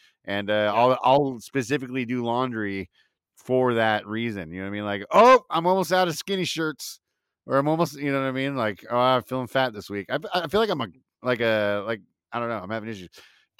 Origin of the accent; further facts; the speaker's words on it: California, United States; That's what we grew up here in California wearing, like Southern California.